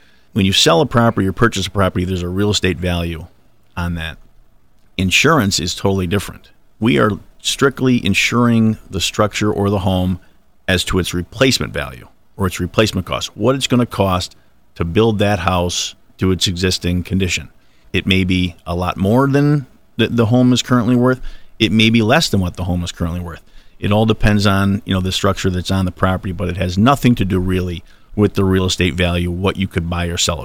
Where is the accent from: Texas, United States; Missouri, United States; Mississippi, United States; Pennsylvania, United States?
Pennsylvania, United States; I'm born and raised in Northeast Pennsylvania.